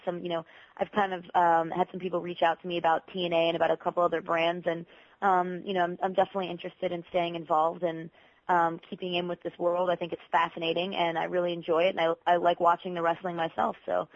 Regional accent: Tampa, Florida, United States; And that's my hometown. That's where I'm from.

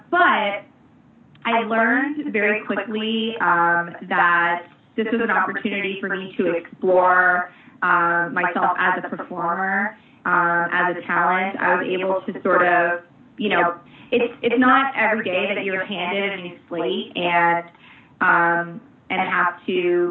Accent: Toronto, Ontario, Canada; So to be able to do it in Toronto and have my friends and family and everybody come watch would be so cool.

